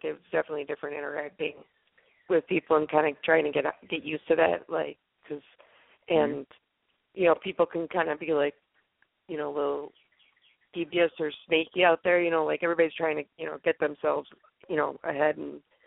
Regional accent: Milwaukee, Wisconsin, United States; also born or lived in San Diego; I'm just born and raised in Milwaukee. Went to college out in San Diego for 3.5 years.

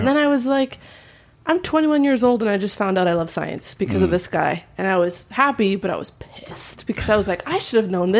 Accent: Vancouver, British Columbia, Canada; now in United States; I didn't grow up here. I grew up in Vancouver, Canada.

